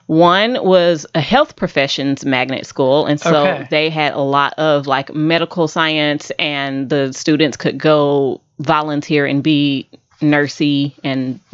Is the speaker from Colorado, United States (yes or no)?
no; Houston, Texas, United States; because I grew up in Houston.